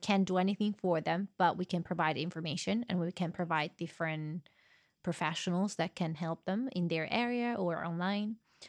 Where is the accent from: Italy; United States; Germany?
Italy; There's so many things that we're trying to achieve there that we didn't have when we were growing up in Italy.